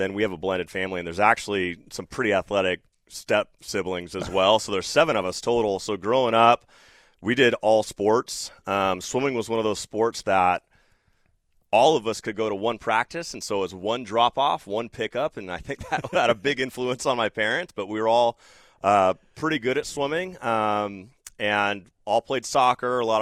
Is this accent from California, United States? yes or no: yes; Glendora, California, United States; I grew up in Glendora where it's the heat's kind of like Fresno and Clovis